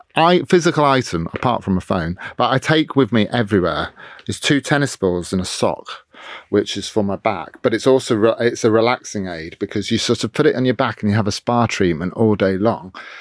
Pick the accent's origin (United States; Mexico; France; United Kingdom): United Kingdom; Newark-on-Trent, East Midlands; my hometown has finally got a Waterstones. I think we were like the 600th Waterstones or something, like within the last year. It never had a bookshop when I was growing up, Newark-on-Trent in Nottinghamshire.